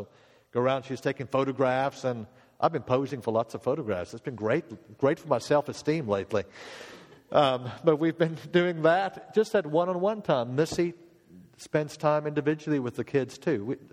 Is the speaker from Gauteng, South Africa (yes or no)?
no; Cape Town, Western Cape, South Africa; I remember as a kid growing up in Cape Town, South Africa